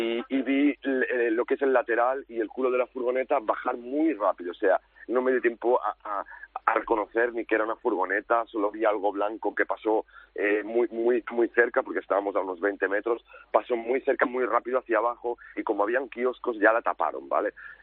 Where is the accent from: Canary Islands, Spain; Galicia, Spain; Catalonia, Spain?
Catalonia, Spain; Barcelona; yo es un lugar por el que llevo pasando 34 años, o sea, es mi ciudad natal, es uno de los lugares por los que más paso, porque vivo muy cerca de las Ramblas